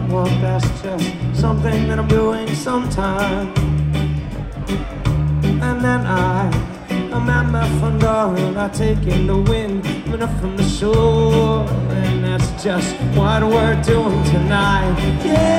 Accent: Rockville, Maryland, United States; We come from Rockville, Maryland.

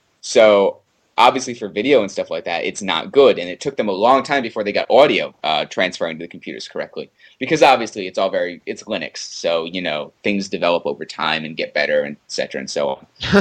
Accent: Pawtucket, Rhode Island, United States; I grew up in Pawtucket in Rhode Island, and it's it doesn't exactly have the world's largest budget.

